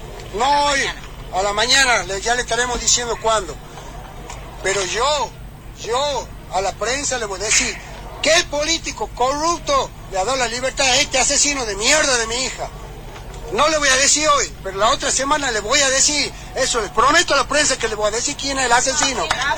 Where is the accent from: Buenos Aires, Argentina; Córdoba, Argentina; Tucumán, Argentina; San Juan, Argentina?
Tucumán, Argentina; Montero; Criado y nacido aquí en Montero